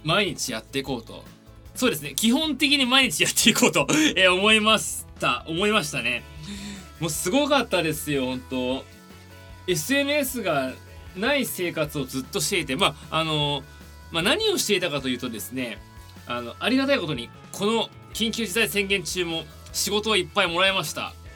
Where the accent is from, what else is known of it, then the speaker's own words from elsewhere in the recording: Tokyo, Japan; 今31歳ですね。東京生まれ、東京育ち、はい、もうめちゃくちゃ都会っ子ですね。